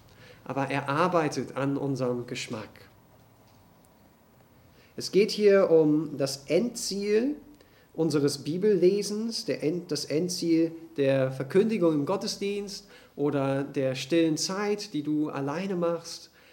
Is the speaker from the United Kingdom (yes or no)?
yes; England, United Kingdom; Ich bin in England aufgewachsen, aber meine Mutter ist deutsch und ihre Mutter.